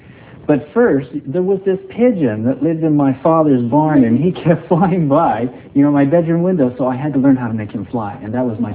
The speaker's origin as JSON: {"language": "English", "town": "Payson", "region": "Utah", "country": "United States", "tie": "born or raised there", "said": "There's a little town just outside of Salt Lake City called Payson, Utah, and it was on a small farm."}